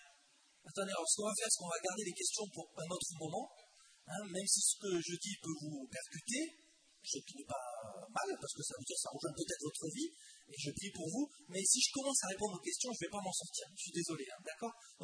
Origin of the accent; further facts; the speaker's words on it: Nîmes, Occitanie, France; born there; j'ai 47 ans, donc je suis né à Nîmes, dans le sud de la France, dans une famille de 5 enfants